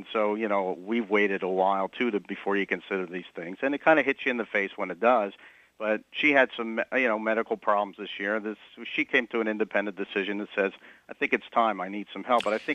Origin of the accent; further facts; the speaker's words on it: Philadelphia, Pennsylvania, United States; and we come from South Philadelphia, and it's, you know, very much a very neighborhood feeling still here